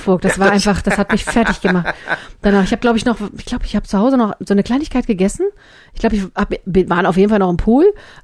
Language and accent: German; East Germany, Germany; Ich komme aus dem Osten, woher soll ich das wissen, was Casala heißt?